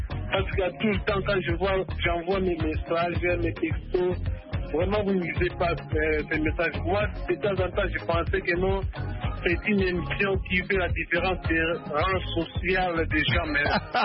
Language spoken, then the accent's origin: French; Kongo Central, DR Congo; Et surtout, je suis du Bas Congo, je fais coucou à mes amis du Bas Congo